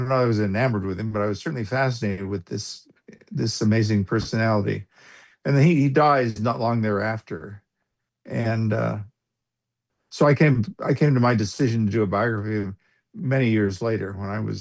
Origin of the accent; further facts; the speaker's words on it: Pendleton, Oregon, United States; Pendleton.